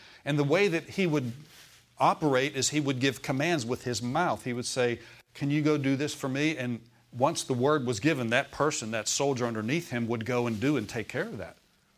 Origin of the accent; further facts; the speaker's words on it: Pittsburgh, Pennsylvania, United States; I thought, well, I'm from Pittsburgh, I'll watch it, you know.